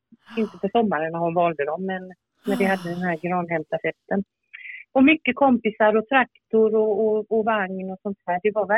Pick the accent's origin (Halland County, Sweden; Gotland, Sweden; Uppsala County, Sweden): Halland County, Sweden; Det var nämligen så här att jag är ju uppvuxen nere i Halland och min familj hade liksom en egen skog.